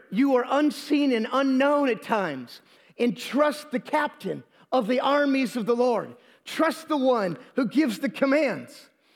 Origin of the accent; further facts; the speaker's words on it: Jacksonville, Florida, United States; I grew up in Jacksonville, Florida, two Navy bases, Mayport and NAS Jax.